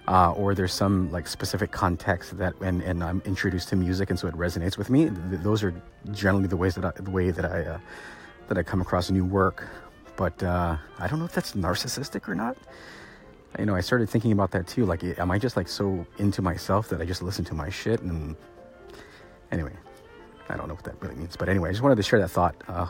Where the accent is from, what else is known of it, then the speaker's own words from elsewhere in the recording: Guam; because I'm from Guam and that's kind of the shit that I grew up listening to.